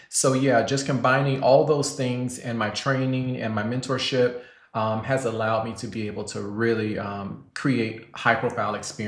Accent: Selma, Alabama, United States; I'm originally from Selma, Alabama, so I have this southern charm about me.

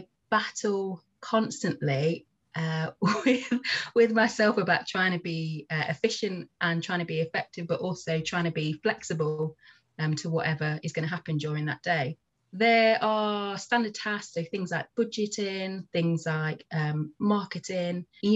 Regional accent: Nottingham, East Midlands, United Kingdom; I guess the only introduction to like cultural venues in the city, so I'm from Nottingham, was

